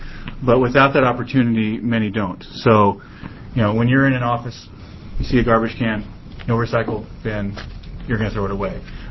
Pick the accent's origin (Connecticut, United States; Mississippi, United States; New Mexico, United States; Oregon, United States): Oregon, United States; Roseburg; I'm from Roseburg, Oregon.